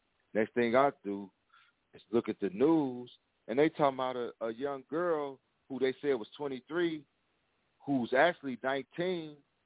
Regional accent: Chicago, Illinois, United States; I'm from Chicago, you know.

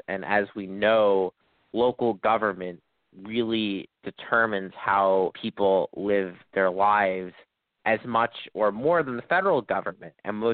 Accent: New York City, New York, United States; So I am a freelance journalist based in New York City. I'm from New York City.

